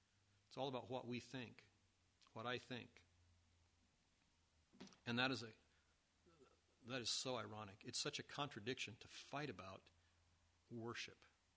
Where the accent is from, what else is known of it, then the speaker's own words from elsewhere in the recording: United States; now in Canada; I love Canada, frankly, and I'll probably never go back to the States.